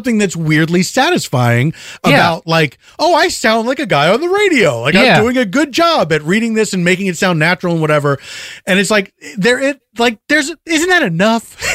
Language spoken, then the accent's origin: English; Philadelphia, Pennsylvania, United States; As a boy growing up in Philadelphia, I dreamed of advertising for missiles.